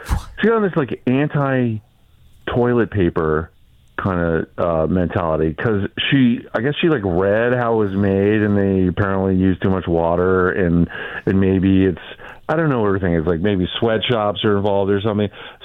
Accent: United States; this is my birthright. I'm an American.

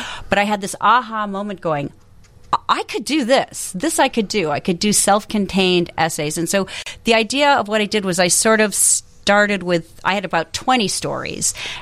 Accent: New York City, New York, United States; born there; also born or lived in Detroit; I was born in New York City. I lived in Manhattan, Ryan, Portchester. Started my education at Ridge Street Elementary in New York. And then we moved to Detroit.

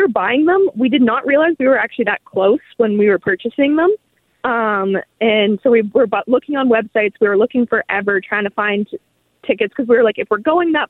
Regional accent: Prince George, British Columbia, Canada; So we're from Prince George, British Columbia.

